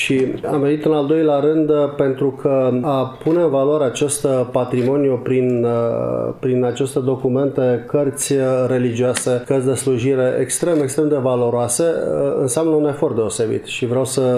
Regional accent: Medgidia, Constanța County, Romania; born there; also born or lived in Dobruja; sunt dobrogean ca local nașterii. E adevărat, un pic mai în sud din județul Constanța, de la Medgidia, dar suntem vecini.

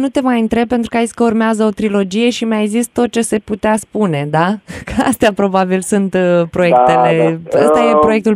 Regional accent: Piatra Neamț, Neamț County, Romania; și eu m-am mutat cu totul de la Piatra Neamț și mă duc în fiecare vară

